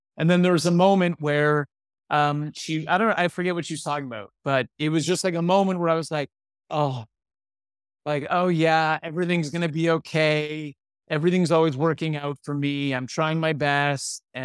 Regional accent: Toronto, Ontario, Canada; Like it could be in my hometown of Toronto, Ontario

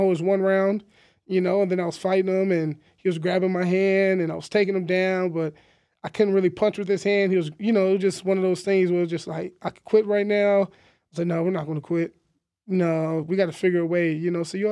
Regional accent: Victorville, California, United States; I came from California, Victorville, you know, small city. I mean, it's getting bigger now, but, you know, like, very poor city in a sense, you know.

